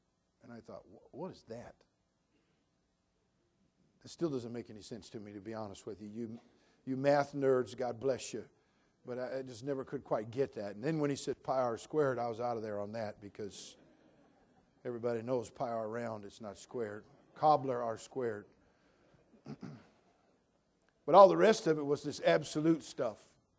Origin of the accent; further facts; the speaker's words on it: California, United States; the way I was raised as a California kid here and born and raised in California and educated in the systems of our so-called educational institutions here in our beloved state